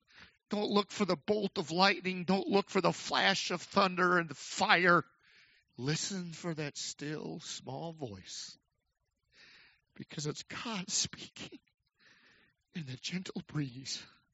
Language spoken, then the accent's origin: English; Texas, United States; I'm from Texas, and I guess … are stubborn and … are stubborn, and I got a combination of both.